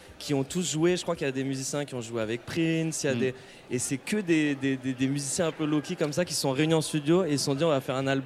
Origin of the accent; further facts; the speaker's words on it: Southwest France, France; c'est plus personnel vu que je viens du Sud-Ouest.